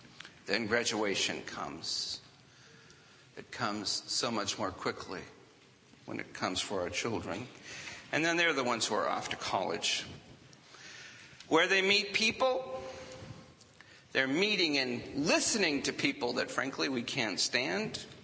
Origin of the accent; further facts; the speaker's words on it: Ireland; But I'm Irish. It's what my people do.